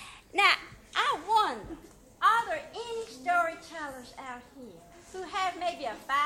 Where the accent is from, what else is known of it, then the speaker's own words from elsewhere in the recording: Jacksonville, United States; Well, I'm from Jacksonville, too.